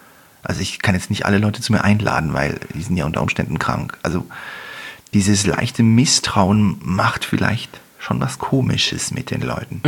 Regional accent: Visp, Valais, Switzerland; ich bin zwar in Visp aufgewachsen und da ist nichts passiert

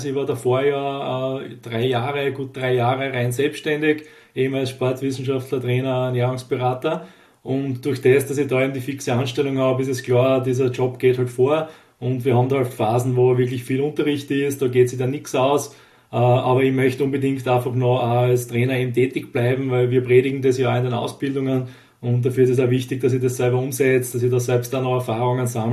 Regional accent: Graz, Styria, Austria; Ich wohne eigentlich auch selbst noch in Graz, also ich bin immer noch Grazer.

